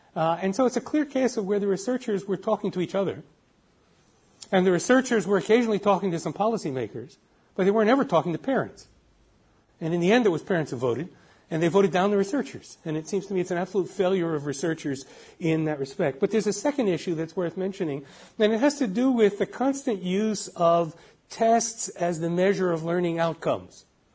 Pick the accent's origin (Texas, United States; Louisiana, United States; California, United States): California, United States; And I say it as a Californian because the state of California had a referendum on bilingual education